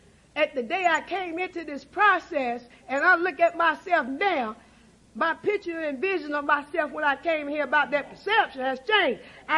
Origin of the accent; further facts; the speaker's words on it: Henderson, North Carolina, United States; born there; now in Raleigh, United States; I'm from I live in Raleigh, North Carolina. And I was born in Vance County, which is Henderson, North Carolina.